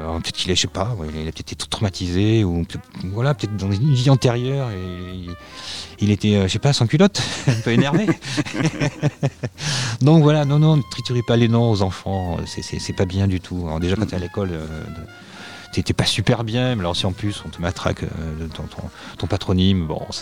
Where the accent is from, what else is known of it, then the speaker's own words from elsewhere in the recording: France; born there; je suis né en France à la fin de la guerre d'Algérie en 62.